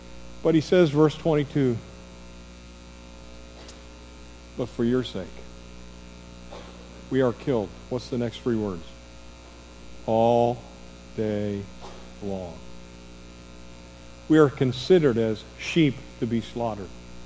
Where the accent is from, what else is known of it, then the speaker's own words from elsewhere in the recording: Northeast, United States; I grew up in the Northeast, and most of my family was Italian. Most of the people I knew were Italian.